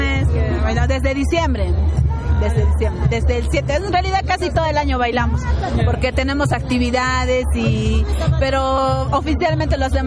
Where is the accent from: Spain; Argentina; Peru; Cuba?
Peru; Puno; Bueno, soy de Puno y bueno, nací en Puno y bailo la morenada.